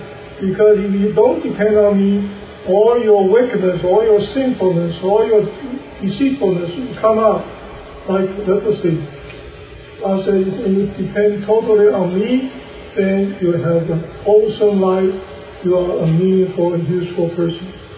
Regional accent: Taiwan; I grew up in Taiwan. When I was a student, a young boy there, I learned to speak Taiwanese quite well.

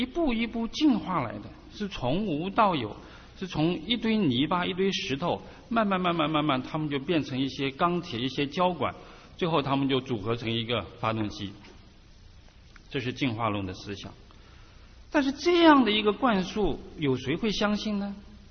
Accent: Haikou, Hainan, China; 我是来自中国的海南岛啊，海口，在那个地方，他的衣服我们不需要穿这么厚，穿个背心都已经很热啊

